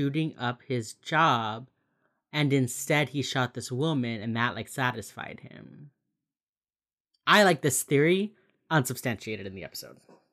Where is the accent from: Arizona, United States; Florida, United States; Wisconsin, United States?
Florida, United States; And I am from Miami-Dade County, which just that county has like 5 million people living in it.